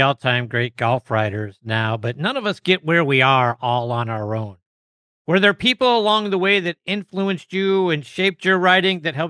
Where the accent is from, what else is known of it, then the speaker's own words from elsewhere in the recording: Pittsburgh, Pennsylvania, United States; So I got to ask you, because I'm from Pittsburgh.